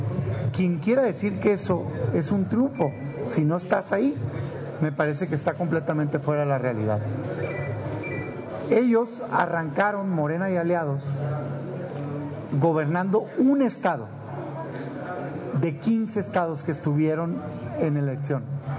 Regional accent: Mexico; como ciudadano, como mexicano, como panista, como senador

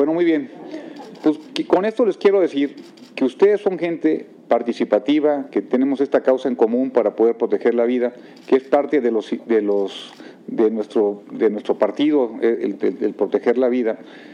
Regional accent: Querétaro, Mexico; allá en mi pueblo, allá en Querétaro, la mejor ciudad del mundo

